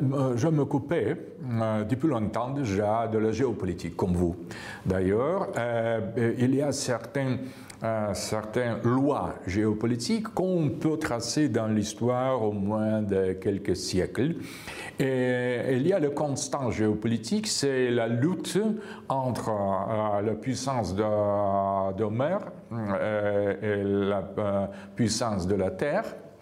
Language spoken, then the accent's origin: French; Russia; French is a second language; Les Russes, toujours, nous croyons dans quelque chose qui dépasse l'individualité